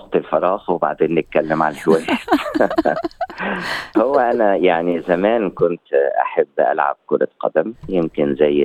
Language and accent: Arabic; Egypt; now in Australia; لو أنا قلت أنا مصري بحت أبقى كذاب، لكن أنا أحب مصر جدا ومن كل قلبي